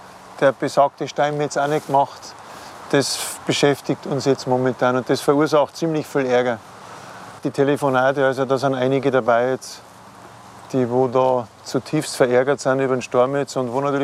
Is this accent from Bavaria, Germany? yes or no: yes; Bavaria, Germany; bei uns in Bayern, in der Oberpfalz, Ringsburg ist die Welt noch ein bisschen in Ordnung.